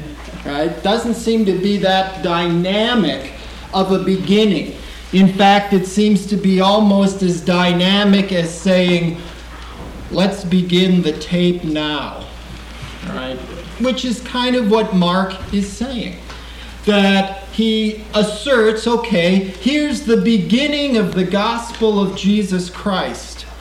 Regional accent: Saskatoon, Saskatchewan, Canada; I'm from Saskatoon, Saskatchewan.

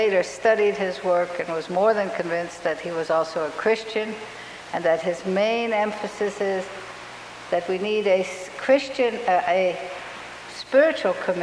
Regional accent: Minneapolis, Minnesota, United States; As you heard yesterday, I'm from Minneapolis and I am a retired therapist.

